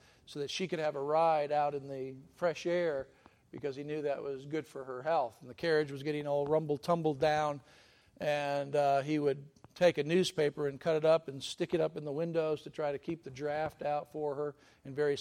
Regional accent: Alabama, United States; I'm from Alabama.

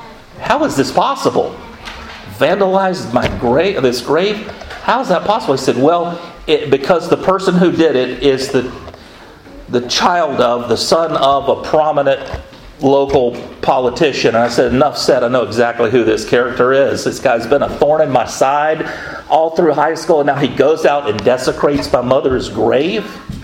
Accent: Florida, United States; an old family friend from my hometown in North Florida, 750 miles away

